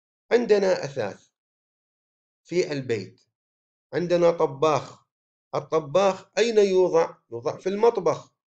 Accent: Iraq; أذكر في التسعينات طبقوا عندنا في العراق هذا الحكم

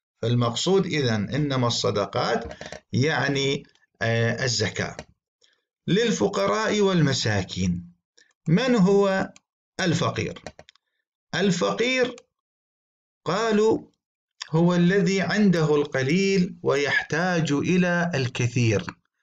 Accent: Iraq; يقع السؤال عندنا في العراق بكثرة من قبل البعض الفلاحين

